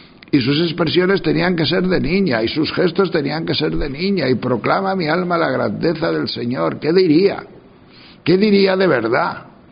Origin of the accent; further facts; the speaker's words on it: Tejerina, Castile and León, Spain; En Tejerina, que es mi pueblo, solo braman las vacas y los toros.